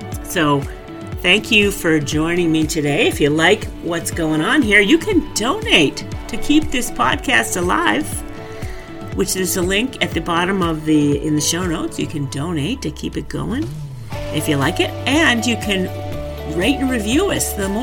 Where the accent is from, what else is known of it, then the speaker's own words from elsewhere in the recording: New England, United States; I'm from New England.